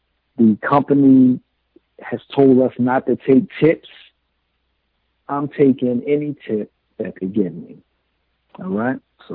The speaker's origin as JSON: {"language": "English", "town": "Newark", "region": "New Jersey", "country": "United States", "said": "I'm from an urban area in New Jersey, I'm from Newark, New Jersey"}